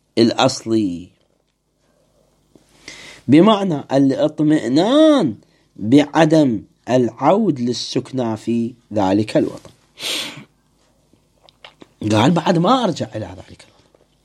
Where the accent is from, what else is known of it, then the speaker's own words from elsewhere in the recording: Iskandariya, Babil, Iraq; أسولف لكم عن مدينتي أنا، مدينة الإسكندرية، فيها شركات عسكرية وشركات مدنية.